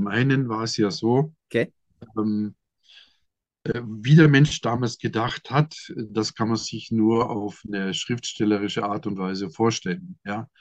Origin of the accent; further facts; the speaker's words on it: Austria; Ich bin zwar in Österreich aufgewachsen, muss ich sagen, in die Welt gegangen